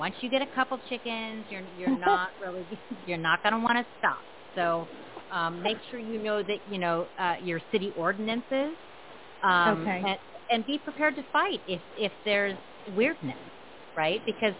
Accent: San Diego, California, United States; I grew up in San Diego, you know. Like, this is very liberal indoctrination schools, right? I graduated in 2000, right?

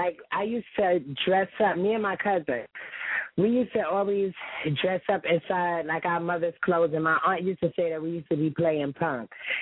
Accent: Harlem, New York, United States; also born or lived in Bronx; Well, I was born and raised in Harlem. Then I moved to the Bronx.

